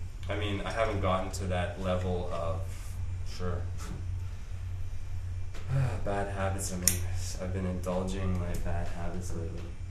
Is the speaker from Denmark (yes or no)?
no; Toronto, Ontario, Canada; now in Montreal, Canada; But I come from Toronto, so I know Toronto.